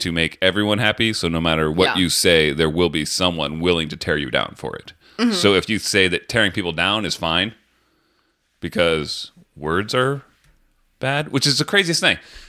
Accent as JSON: {"language": "English", "country": "United States", "said": "I'm like American. we avoid conflict and emotion and feeling sad."}